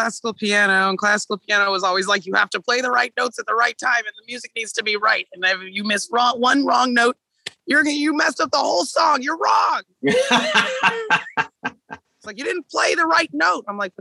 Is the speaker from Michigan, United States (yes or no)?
no; Austin, Texas, United States; I was born and raised in Austin, Texas.